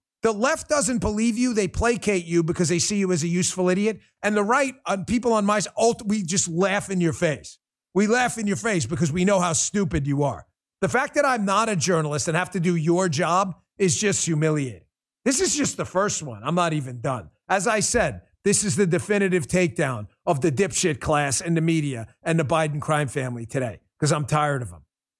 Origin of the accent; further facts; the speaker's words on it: New York City, New York, United States; I grew up in New York City.